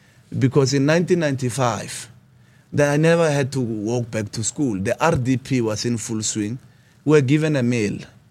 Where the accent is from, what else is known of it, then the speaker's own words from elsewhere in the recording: Atteridgeville, Gauteng, South Africa; So I'm from Attridgeville. I say this to my kids. I was born in Attridgeville. 1992, I started school.